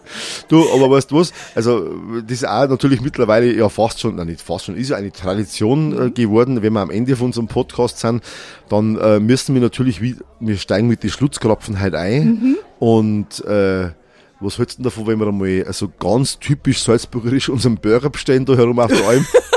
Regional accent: Bavaria, Germany; also ich bin ein Niederbayer.

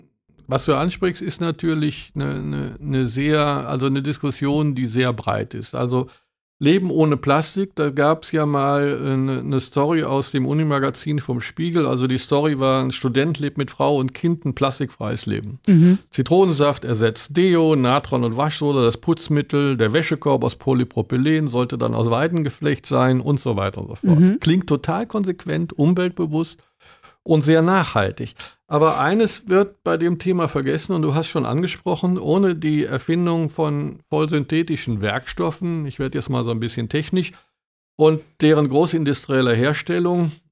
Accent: Germany; Also ich bin ja auf dem Land groß geworden, kurz an der holländischen Grenze.

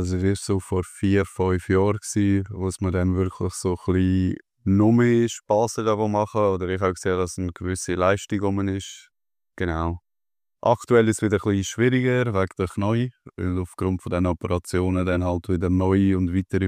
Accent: Aarau, Aargau, Switzerland; now in Seetal, Switzerland; ich auch so ein bisschen aus dieser Region bin, ursprünglich aus der Region Aarau, dann aber jetzt im Seetal unterwegs bin

